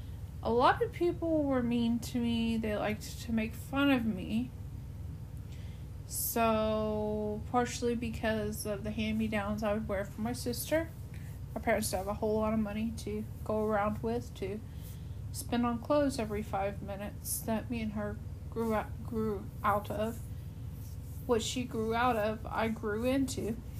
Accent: Oklahoma, United States; So, I grew up in Oklahoma, home of the sweeping plains, where the wind is always windy

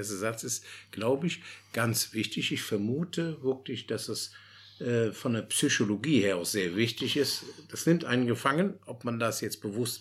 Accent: Cologne, North Rhine-Westphalia, Germany; Der nächste Text erfreut mich besonders als Kölner.

